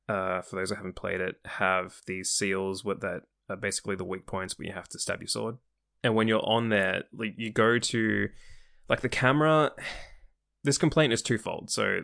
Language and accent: English; Australia; I only do metric because I'm Australian, so I don't know about that, like heights and stuff.